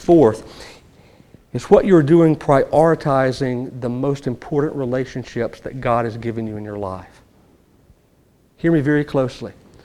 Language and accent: English; Louisiana, United States; also born or lived in New Orleans; I grew up down in Cajun country, close to Louisiana, down close to New Orleans. Lived in New Orleans for a while.